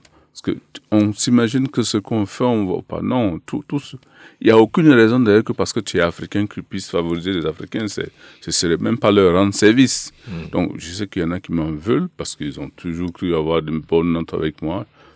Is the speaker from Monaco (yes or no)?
no; Sara, Burkina Faso; born there; also born or lived in Bobo-Dioulasso; Alors moi, je suis né au Burkina Faso, dans un petit village qui s'appelle Sara